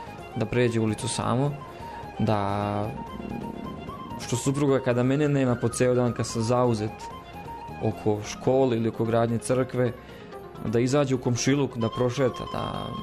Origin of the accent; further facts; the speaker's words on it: Loznica, Šumadija and Western Serbia, Serbia; Ja sam rodom iz Loznice, zapadne Srbije, pogranični deo sa Bosnom